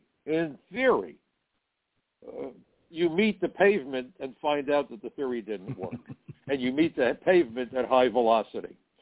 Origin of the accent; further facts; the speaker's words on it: Brooklyn, New York, United States; You know, I'm from Brooklyn. I'm Jewish.